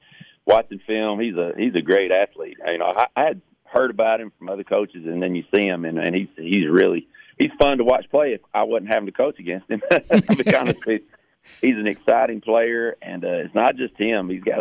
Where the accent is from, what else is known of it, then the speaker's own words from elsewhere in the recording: Sparta, Tennessee, United States; Well, you know, I'm from Sparta.